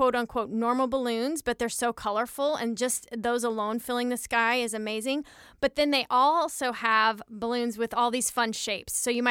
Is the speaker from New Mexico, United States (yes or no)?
yes; Albuquerque, New Mexico, United States; also born or lived in The Woodlands, Texas; Yeah, because of how my family moved, I grew up both in the Woodlands, Texas, which is north of Houston, and in Albuquerque, New Mexico.